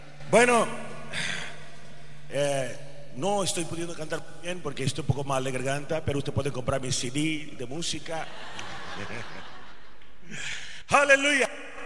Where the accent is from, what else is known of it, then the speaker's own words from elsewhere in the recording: India; Spanish is a second language; nosotros que venimos de la India, que creíamos en dioses que son ídolos, dios de madera, dios de oro, de plata.